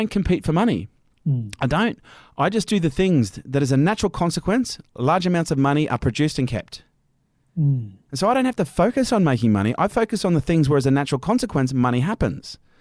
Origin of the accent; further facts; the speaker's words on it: Australia; People say, oh, you're the Australian version of Gary Vee. No, I'm not. I'm the Australian version